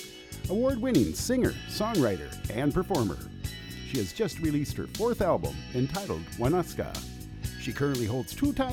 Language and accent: English; Minnesota, United States; I'm from Minnesota, so I tell you, I know all about it.